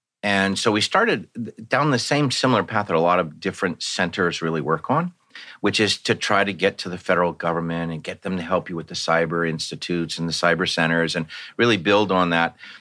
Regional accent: Virginia, United States; now in California, United States; No, I'm actually from Virginia originally. I've been in California five times, four with the military, and this time with the university.

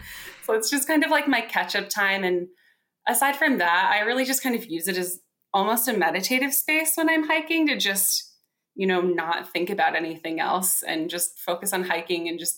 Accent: Virginia, United States; I am from Virginia, and being from Virginia, I have not experienced snow like we have gotten in New York this year.

